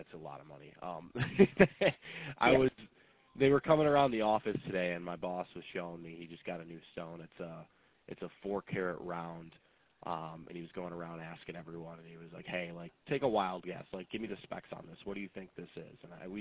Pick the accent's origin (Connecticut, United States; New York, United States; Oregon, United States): New York, United States; Rochester; he's from Buffalo, and we're from Rochester, so we're like right up the road